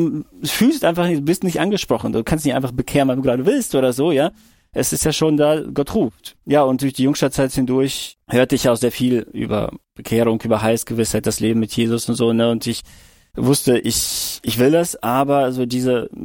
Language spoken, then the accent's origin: German; Kyrgyzstan; now in Germany; Also ich bin dann in der Sowjetunion geboren, aufgewachsen in Kirgisien in Deutschland.